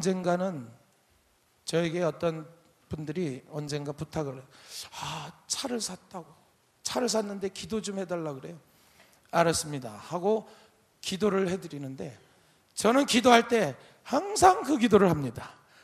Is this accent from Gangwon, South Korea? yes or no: yes; Gangwon, South Korea; 저는 고향이 강원도 두메 산골, 완전히 시골입니다. 시골 중에서도 아주 정말 그렇게 높은 시골이 없어요. 해발 1100고지에서 태어났으니까 그런 시골이 없어요.